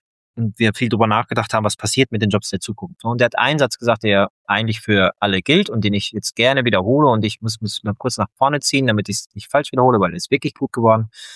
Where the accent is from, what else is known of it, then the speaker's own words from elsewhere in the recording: Germany; da sind wir Deutsche ja so gebrannte Kinder